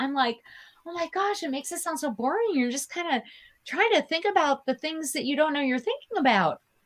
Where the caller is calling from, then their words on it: Bloomington, Minnesota, United States; And I am not speaking from China or Costa Rica or Belize. I'm sitting in my basement in Bloomington, Minnesota. Right? We all have to be from somewhere.